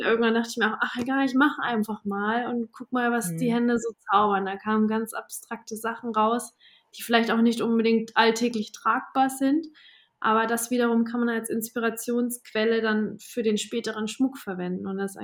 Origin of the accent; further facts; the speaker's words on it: Coburg, Bavaria, Germany; Meine Familie, die macht das standortmäßig in Coburg, in meiner Heimatstadt, schon seit 1895